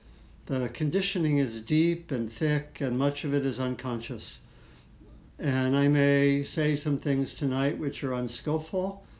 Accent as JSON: {"language": "English", "region": "Maryland", "country": "United States", "tie": "born or raised there", "also_born_or_lived": "Washington, D.C.", "said": "I lived in Maryland, where I grew up. I was born in Washington, D.C., parents both from New York. And I grew up in Maryland, outside of D.C., and not far from an African-American community."}